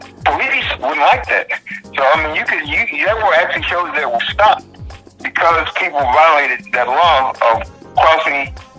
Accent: Tennessee, United States; also born or lived in South Georgia; Well, one of the things for me growing up in East Tennessee and South Georgia, I've not forgotten Jim Crow.

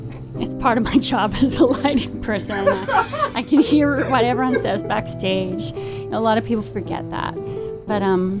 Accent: California, United States; I'm from California, and over there, oh my God, all my friends and I, like, by 3 o'clock, we are having iced chai lattes from Starbucks

